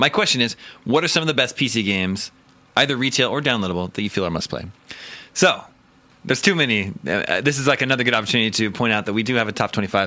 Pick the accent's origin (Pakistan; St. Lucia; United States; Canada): Canada; Ontario; I'm from Ontario, Canada.